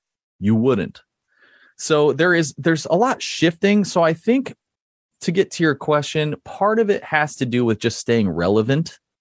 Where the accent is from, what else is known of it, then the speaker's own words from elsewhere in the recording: West Coast, United States; I mean, I grew up on the West Coast, so I have a huge bias with knowledge from there.